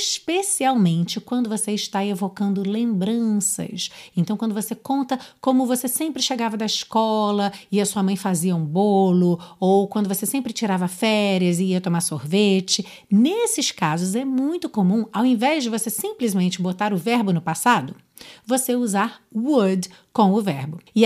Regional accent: Rio de Janeiro, Brazil; Sou carioca

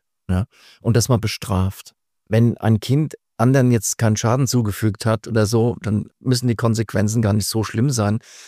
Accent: Hesse, Germany; zumindest in Hessen, wo ich herkomme, ab 4. Klasse ist der Aufklärungsunterricht.

